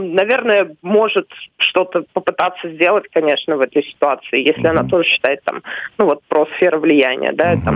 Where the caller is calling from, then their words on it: Moscow, Russia; Я из Москвы.